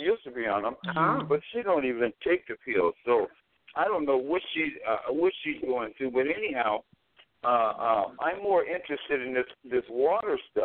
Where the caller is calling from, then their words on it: Seattle, Washington, United States; I'm calling from Seattle, Washington.